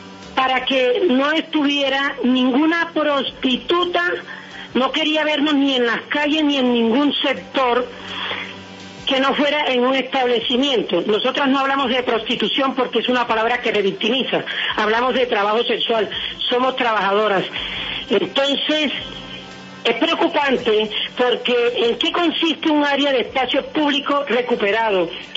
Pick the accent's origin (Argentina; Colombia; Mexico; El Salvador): Colombia; nosotras somos ciudadanas colombianas